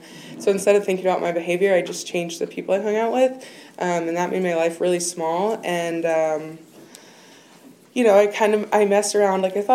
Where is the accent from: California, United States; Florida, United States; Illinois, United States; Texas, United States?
California, United States; I'm from Marin County, born and raised there.